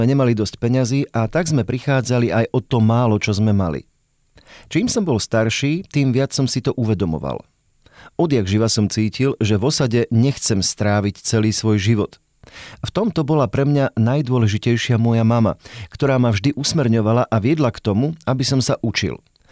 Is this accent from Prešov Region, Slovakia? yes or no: yes; Spišský Hrhov, Prešov Region, Slovakia; a od svojich 6 rokov som vyrastal v rómskej osade v Spišskom Hrhove, čo je dedinka pri Levoči.